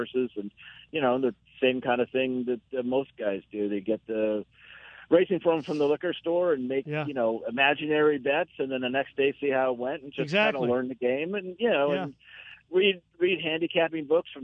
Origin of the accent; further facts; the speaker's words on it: San Diego, California, United States; San Diego. I grew up in San Diego.